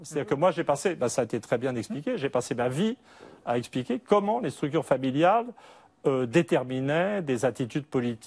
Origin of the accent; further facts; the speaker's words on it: France; je suis français, en un sens uniquement français, mais avec beaucoup l'Angleterre sous les yeux, pour des raisons familiales.